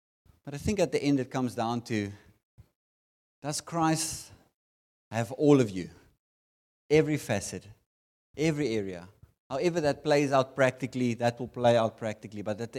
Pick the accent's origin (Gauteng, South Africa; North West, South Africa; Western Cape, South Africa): Western Cape, South Africa; Stellenbosch; We come from Stellenbosch. We don't know anyone here